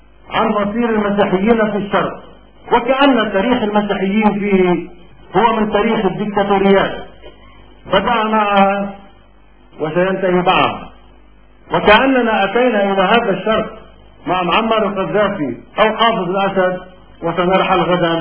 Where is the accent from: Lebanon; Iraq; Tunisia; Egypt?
Lebanon; مطلوب منا كلبنانيين ليس التدخل العسكري أو الأمني بل موقف مبدئي إنساني أخلاقي